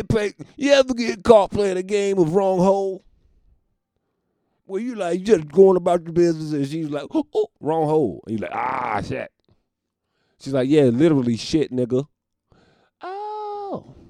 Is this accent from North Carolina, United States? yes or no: yes; North Carolina, United States; Because I'm from North Carolina. We got that natural beach.